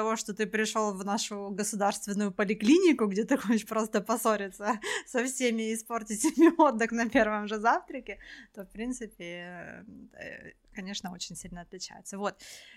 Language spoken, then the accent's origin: Russian; Ukraine; если вы из такой невероятно развитой страны, как мы, из Украины путешествуете